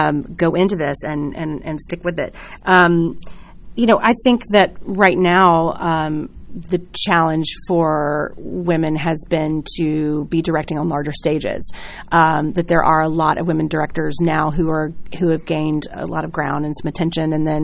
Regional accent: Jackson, Mississippi, United States; I grew up in Jackson, Mississippi, where there's not a lot of theater.

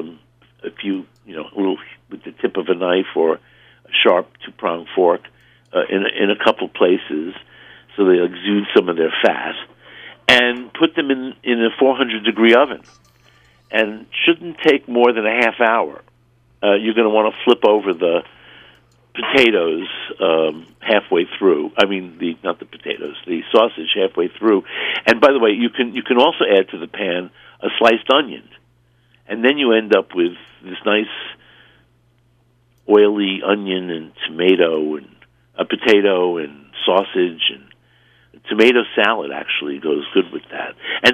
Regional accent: Brooklyn, New York, United States; But I grew up in Brooklyn, so, you know, you could go to a pizzeria and get a sausage and pepper sandwich.

